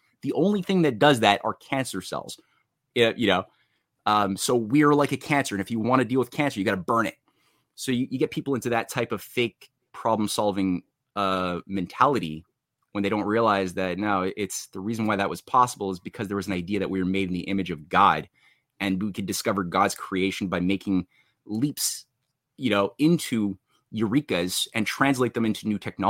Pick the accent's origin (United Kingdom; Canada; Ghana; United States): Canada; born there; I was in Canada. I was born in Canada.